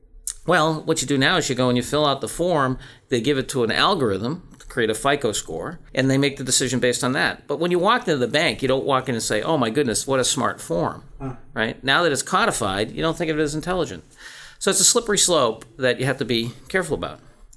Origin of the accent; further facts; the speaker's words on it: Brockton, Massachusetts, United States; now in Boston, United States; Now, I grew up in Brockton, Mass. I live in Boston.